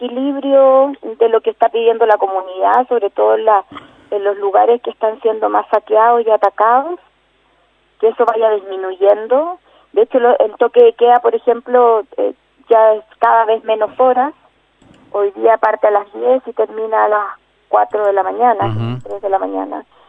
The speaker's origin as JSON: {"language": "Spanish", "country": "Chile", "said": "yo amo mi país y sé que vamos a ser capaces de salir y de que la luz le va a ganar a la oscuridad y que vamos a ser capaces. Confío, si bien no me gusta la clase política de ningún país, confío en la capacidad que ha tenido Chile siempre"}